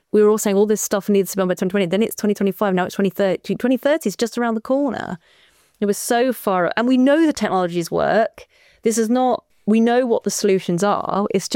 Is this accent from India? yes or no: no; East of England, United Kingdom; I'm from Norfolk, right? And the sea in Norfolk is, you know, it's the North Sea. It's a bit bleak.